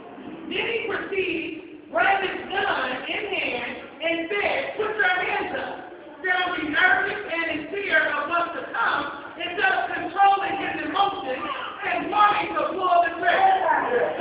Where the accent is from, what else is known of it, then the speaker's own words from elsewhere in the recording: United States; I am an American proud to say, but I am ashamed of what my leaders are not doing to protect the people of America